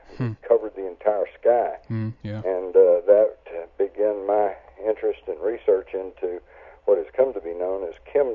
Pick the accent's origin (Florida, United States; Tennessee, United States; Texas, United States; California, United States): Texas, United States; Fort Worth; I grew up in Fort Worth, Texas, which was the home not only of the what we used to call the bomber plant, had produced bombers going back to World War II